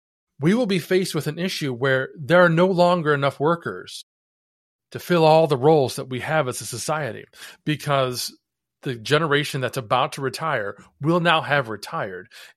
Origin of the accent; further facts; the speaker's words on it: Ohio, United States; I grew up in Northern Ohio, very near to where Thomas Edison grew up.